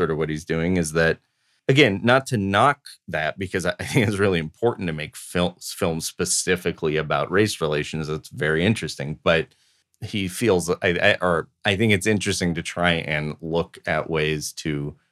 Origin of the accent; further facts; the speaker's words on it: Los Angeles, California, United States; totally tracks 100% from my experience growing up in Los Angeles.